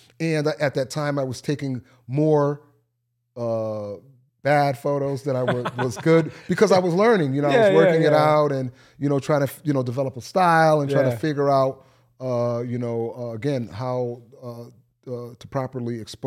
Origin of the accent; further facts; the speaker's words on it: New Haven, Connecticut, United States; It's being a young man growing up in the Elm City.